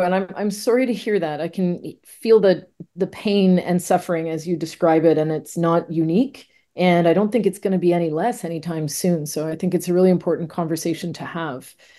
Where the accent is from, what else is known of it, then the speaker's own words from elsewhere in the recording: Canada; now in New York City, United States; I entered the field of corporate responsibility in my home country of Canada.